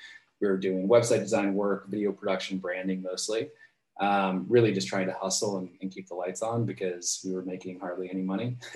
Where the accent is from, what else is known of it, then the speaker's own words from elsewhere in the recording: San Jose, California, United States; now in San Diego, United States; So I'm from San Jose originally. That's where I was born. And then, I mean, the big shift in my life really came when I moved down to San Diego.